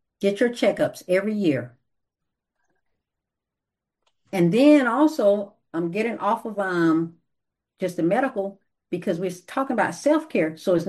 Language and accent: English; Florida, United States; But where I grew up in Florida, when I was a little girl, even my dad, he would take us to where he grew up.